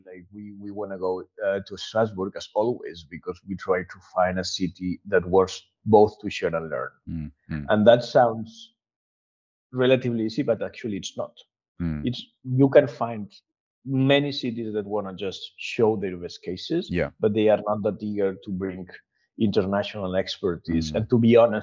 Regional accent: Valencia, Valencian Community, Spain; English is a second language; No, I'm talking to you from my hometown, from Valencia today.

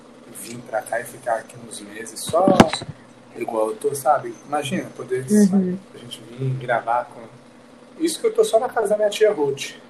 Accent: Governador Valadares, Minas Gerais, Brazil; now in Deerfield Beach, United States; O que eu conheço de Valadares é só o meu bairro, o bairro onde eu cresci

